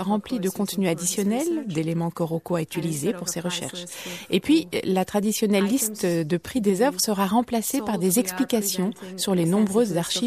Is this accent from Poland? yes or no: yes; Poland; Je travaille principalement en Belgique et aux Pays-Bas. Je suis originaire de Pologne.